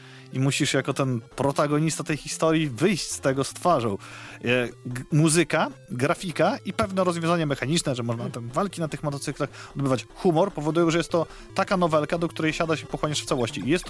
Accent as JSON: {"language": "Polish", "town": "Białystok", "region": "Podlaskie Voivodeship", "country": "Poland", "said": "szczególnie tutaj u nas w Białymstoku"}